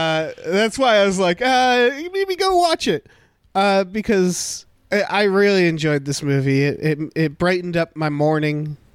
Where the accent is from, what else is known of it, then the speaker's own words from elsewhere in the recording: New England, United States; I know, I grew up in New England, so we had the lobster stuff. We had Cape Cod.